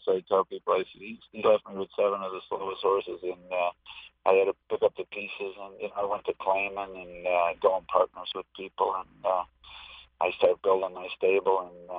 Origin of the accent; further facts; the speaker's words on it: Palos Heights, Illinois, United States; We grew up in Palos Heights, Illinois, and our neighbors had horses.